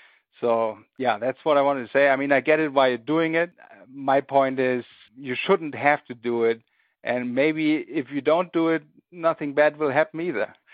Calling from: Germany; I'm calling from Germany.

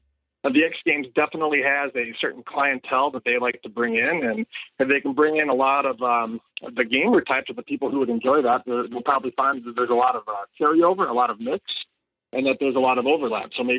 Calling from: Minnesota, United States; from Minnesota

